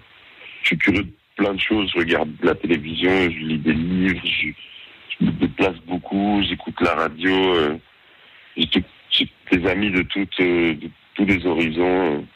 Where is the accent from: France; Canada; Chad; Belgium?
Belgium; moi, je m'y sens plus à la maison parce que c'est le Nord et que je suis belge